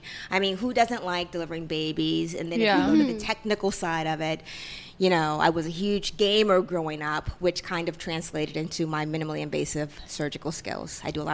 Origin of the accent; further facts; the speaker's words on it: Cincinnati, Ohio, United States; I'm from Cincinnati, Ohio.